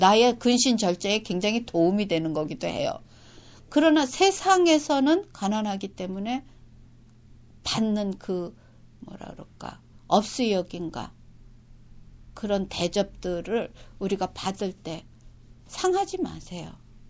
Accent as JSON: {"language": "Korean", "country": "South Korea", "tie": "born or raised there", "said": "제가 한국에서 자라서 여기서 성인이 됐는데"}